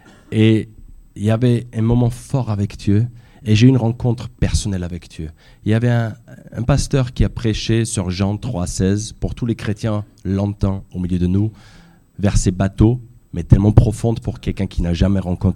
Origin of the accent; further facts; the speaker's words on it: Austria; Moi, je suis autrichien, je viens des Alpes, des montagnes.